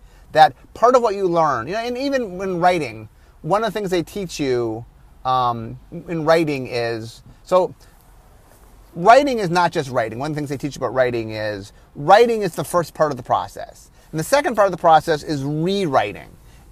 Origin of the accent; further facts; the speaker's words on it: Cleveland, Ohio, United States; I grew up in Cleveland, and Cleveland has a playhouse called the Cleveland Playhouse